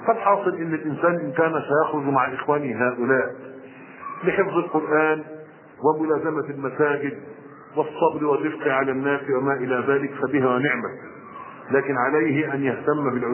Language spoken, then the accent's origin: Arabic; Egypt; أنا رجل مصري عارف إخوان المصريين، عارف طبائعهم، عارف اللي همهم، عارف منين كلهم، واخد بالك، عارف اللغه بتاعتهم، بتحدث بلغتين سواء كانت لغه عربيه او لغه عاميه.